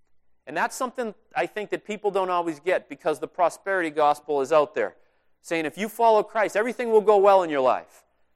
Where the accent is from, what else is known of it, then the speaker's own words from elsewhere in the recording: Braintree, Massachusetts, United States; It's in Eastern Mass., south of Boston, about 20 minutes south of where I grew up in Braintree.